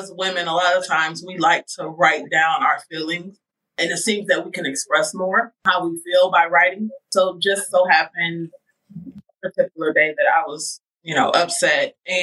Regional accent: Ohio, United States; I am from up north. I am from Northeast Ohio. And I've moved to North Carolina, I think, of 2014 to get away from the snow

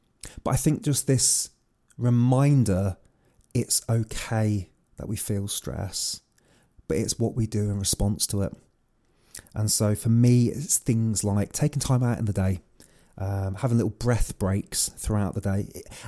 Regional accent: England, United Kingdom; I'm British lad, so I live in the middle of England

